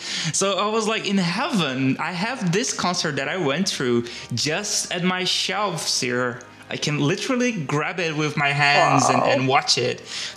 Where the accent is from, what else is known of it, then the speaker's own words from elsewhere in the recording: Brazil; English is a second language; I'm from Brazil, so Latin America